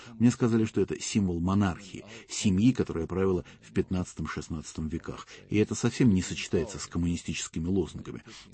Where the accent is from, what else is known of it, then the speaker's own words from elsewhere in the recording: Sarajevo, Federation of Bosnia and Herzegovina, Bosnia & Herzegovina; Я тоже знаю, что такое коммунизм. Я из Сараева, из бывшей Югославии.